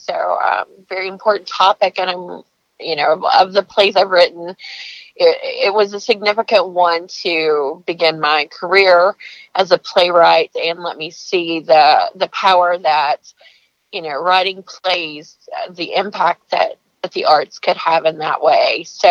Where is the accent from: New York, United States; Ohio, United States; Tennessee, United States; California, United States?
Tennessee, United States; Jellicoe; I grew up in Jellicoe, Tennessee, so a neighboring state, and also home of opera singer